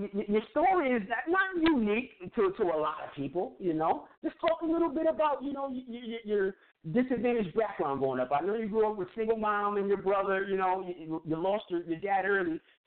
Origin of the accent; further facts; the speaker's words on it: Hartford, Connecticut, United States; Just a guy who, you know, who grew up in the hood, man, from Hartford. Man, I love Hartford, man. I'm from Northern Stone Village, all moving Park Street on the west end and on the west side.